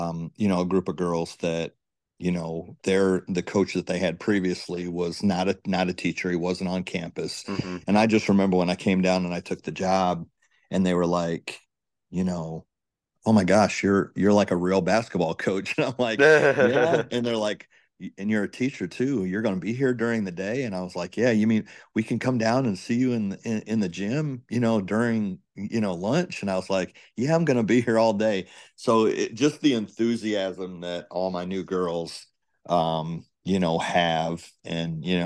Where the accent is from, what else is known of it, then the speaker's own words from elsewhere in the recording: Ohio, United States; So I grew up in Northwest Ohio, and I was a football guy at heart.